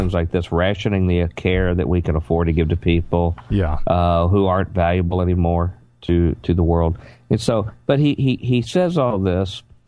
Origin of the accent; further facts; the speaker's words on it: United States; born there; I have a divine right because I was born in America